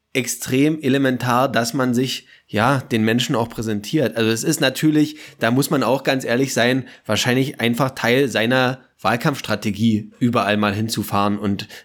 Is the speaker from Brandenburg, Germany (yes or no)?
yes; Kolkwitz, Brandenburg, Germany; denn du warst in meinem Heimatdorf in Kolkwitz auch unterwegs